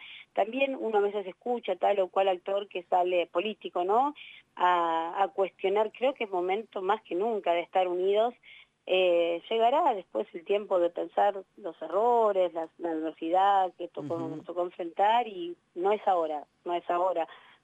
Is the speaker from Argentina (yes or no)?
yes; Buenos Aires, Argentina; yo soy legisladora porteña